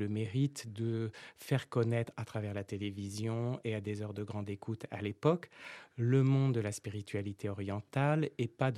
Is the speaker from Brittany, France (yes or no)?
no; Paris, Île-de-France, France; du point de vue géographique, je viens de Paris, d'une famille aisée